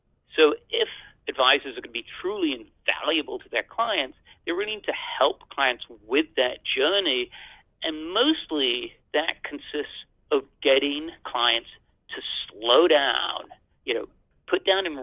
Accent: England, United Kingdom; Many decades ago, when I was young and foolish and growing up in England

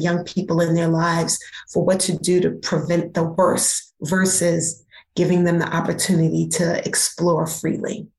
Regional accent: New York, United States; I am born and bred in New York.

